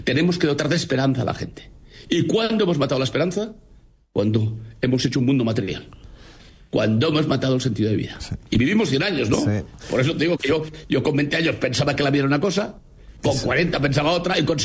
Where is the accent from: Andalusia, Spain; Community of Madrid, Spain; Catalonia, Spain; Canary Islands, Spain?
Catalonia, Spain; first language Catalan; moved away; yo soy catalán, nací en Cataluña, y puc parlar català, que es el idioma en Cataluña, y lo aprendí, y hace 40 años estoy fuera de Cataluña, y lo aprendí de pequeño.